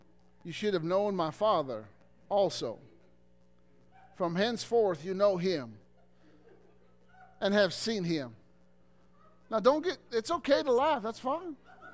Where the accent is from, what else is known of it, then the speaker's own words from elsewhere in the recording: Illinois, United States; there was a place in Illinois in my hometown called the Igloo.